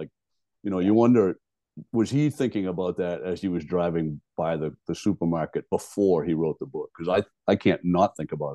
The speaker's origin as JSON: {"language": "English", "region": "Maine", "country": "United States", "tie": "born or raised there", "said": "he made it more plausible by sending it right near my hometown. And he set a fictional town right in the middle of all these places I knew in Maine."}